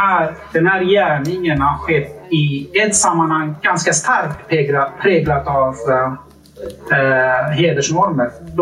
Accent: Umeå, Västerbotten County, Sweden; i min hemstad Umeå

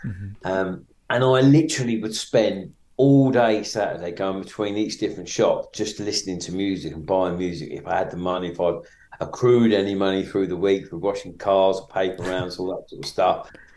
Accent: Maidstone, South East England, United Kingdom; I grew up in Maidstone in Kent. Mm-hmm. When I grew up, it was in the 80s

